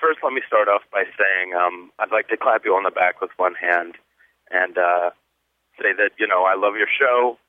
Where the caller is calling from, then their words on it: Chicago, Illinois, United States; I'm calling from Chicago, Illinois.